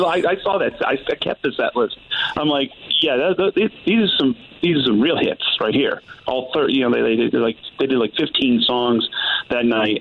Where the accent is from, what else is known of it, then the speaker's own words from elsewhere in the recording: Utica, New York, United States; Upstate New York, hometown, Utica, New York.